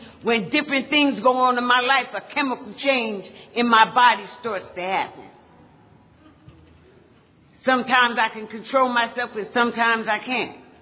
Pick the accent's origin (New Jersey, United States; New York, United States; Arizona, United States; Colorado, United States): New Jersey, United States; Paterson; I'm from Paterson, New Jersey.